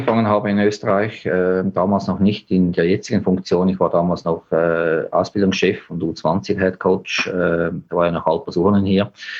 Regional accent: Switzerland; die Schweizer, von meinem Heimatland, wo ich herkomme

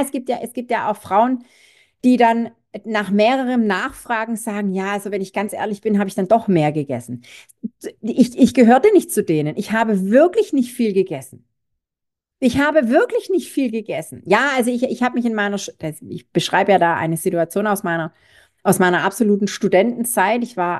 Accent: Baden-Württemberg, Germany; ich bin ja Schwabe, ich werfe nichts weg

